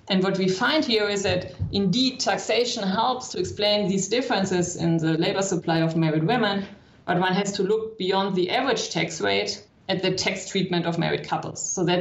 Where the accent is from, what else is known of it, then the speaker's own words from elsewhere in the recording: Germany; English is a second language; also born or lived in United States; I grew up in Germany. I live in Germany now, but I studied and worked for 10 years in the US.